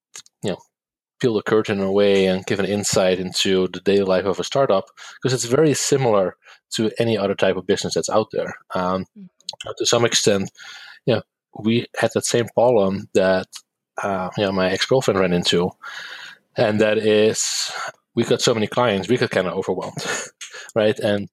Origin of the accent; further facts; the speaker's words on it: Netherlands; English is a second language; Well, so I grew up in the Netherlands.